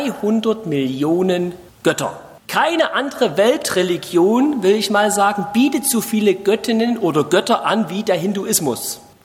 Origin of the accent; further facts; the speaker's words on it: Saxony, Germany; now in Monheim am Rhein, Germany; Gebürtig stamme ich aus Sachsen. Da bin ich aufgewachsen. Dort ist mein Elternhaus